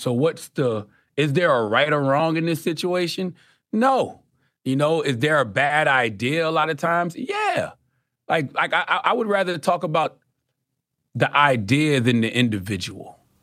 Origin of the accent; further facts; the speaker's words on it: Mount's Corner, South Carolina, United States; I'm from Mount's Corner, South Carolina. Even though I've transcended my circumstances, I still represent Mount's Corner to the fullest because so much of who I am is that place.